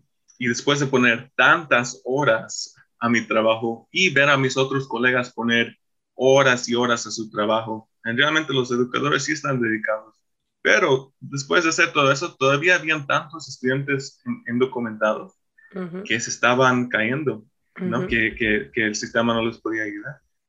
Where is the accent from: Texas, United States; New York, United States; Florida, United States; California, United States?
California, United States; Los Angeles; also born or lived in Bolivia; a los 7 años, yo crecí en Los Ángeles, California. Y nací en la ciudad, en el noreste de Los Ángeles.